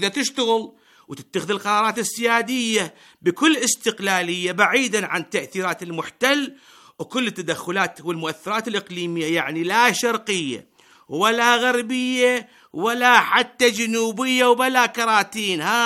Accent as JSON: {"language": "Arabic", "country": "Iraq", "said": "ترى بلدنا العراق اليوم مغمى عليه بقسم الطوارئ"}